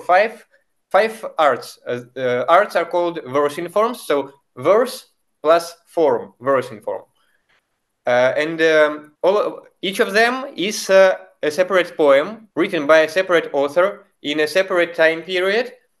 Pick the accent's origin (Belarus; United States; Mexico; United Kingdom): Belarus; English is a second language; I am originally from Belarus. And my culture, which is quite a rare culture, it inspires me a lot